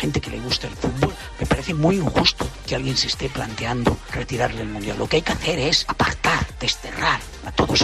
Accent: Spain

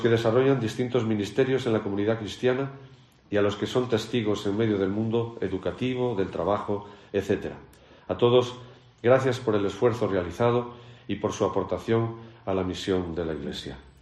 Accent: Castile and León, Spain; la llegada a Astorga supuso para mí una vuelta a mis raíces y a mi tierra leonesa.

